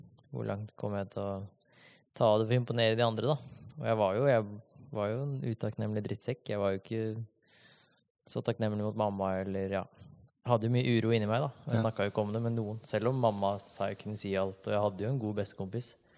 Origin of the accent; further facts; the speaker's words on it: Larvik, Vestfold, Norway; Og så begynte jeg egentlig bare hjemme i Viksfjorden da. Utenfor Larvik, utenfor seilhytta der.